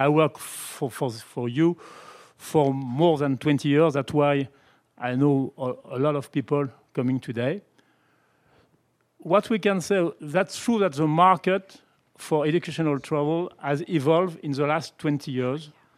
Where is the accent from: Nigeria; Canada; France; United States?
France; English is a second language; as you say. I am from Pono in France. That explains my bad accent.